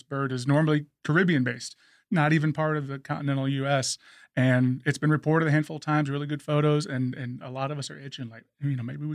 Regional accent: West Columbia, South Carolina, United States; I grew up in West Columbia, went to Brooklyn Casey High School, went to USC.

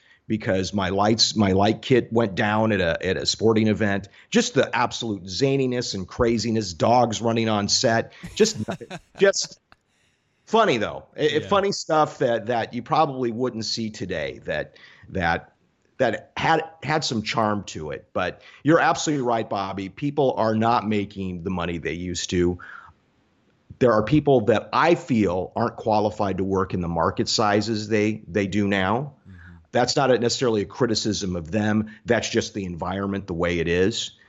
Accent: Washington, United States; Anyway, I get to go cover this huge event in my hometown with Ichiro, doing all these stories, going live back to Denver.

